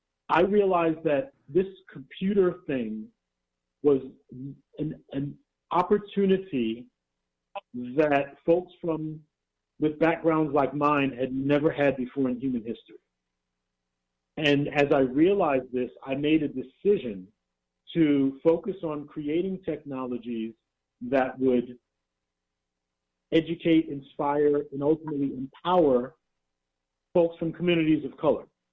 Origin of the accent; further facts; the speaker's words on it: Brooklyn, New York, United States; So my story really starts back in the late 1970s in Brooklyn. I was born and raised in Bed-Stuy